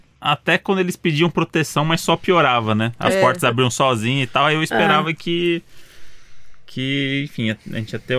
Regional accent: Curitiba, Paraná, Brazil; sou de Curitiba.

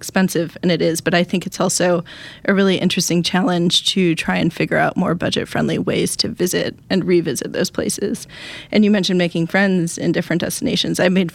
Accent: Wisconsin, United States; I'm from Wisconsin. I'm trying to think of the one thing that I haven't been to that would be big and noteworthy.

